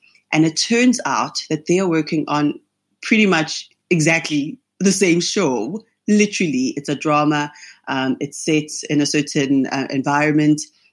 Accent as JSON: {"language": "English", "country": "South Africa", "said": "I am a filmmaker from South Africa."}